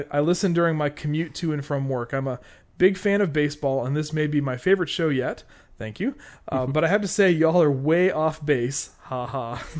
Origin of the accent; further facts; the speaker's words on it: Hurst, Texas, United States; That's real near to where I grew up in Hearst, Texas, just between Dallas